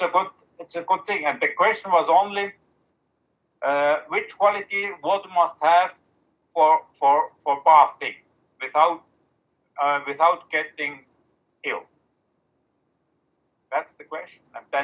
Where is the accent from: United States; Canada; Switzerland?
Switzerland; accent: Swiss; English is a second language; I'm from Switzerland, and my English is very bad. Huh? You hear it? It's Swiss English.